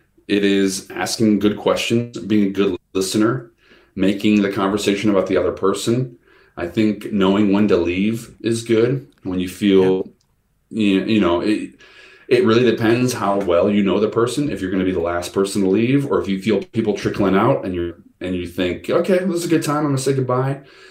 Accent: Illinois, United States; I'm from the Midwest, and that is a region in Illinois that's like in the middle of the country.

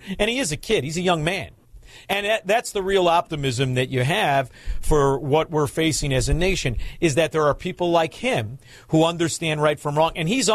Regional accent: Melrose Park, Illinois, United States; I'm not this pretty growing up in Melrose Park … because I can't take care of myself.

